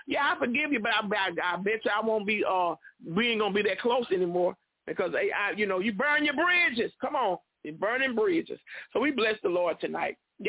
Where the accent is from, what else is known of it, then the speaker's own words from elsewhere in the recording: Mobile, Alabama, United States; I don't always tell the people where I'm from, but I am from Mobile, Alabama, and we are building kingdom families in these last and evil days.